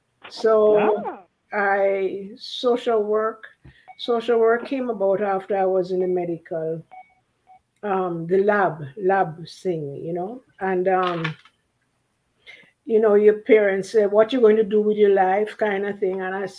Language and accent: English; Jamaica; Oh, well, I grew up, yeah, in Jamaica.